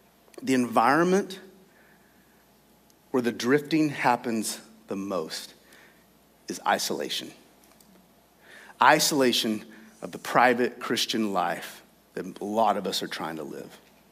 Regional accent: Texas, United States; Now I grew up in West Texas and some of you might have, but in West Texas, there are these things called tumbleweeds.

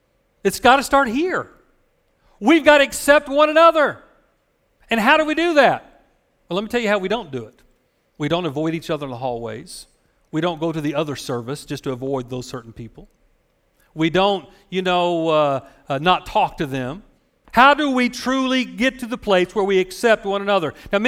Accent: Hobart, Oklahoma, United States; When I grew up in Hobart, Oklahoma, there was a mainstay

